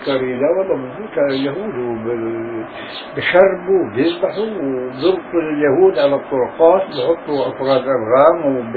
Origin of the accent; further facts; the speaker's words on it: Attil, Tulkarm Governorate, Palestine; والله قريتنا اللي كان فيها كان قائد ثورة اسمه عبد الله الأسعد من نفس البلد.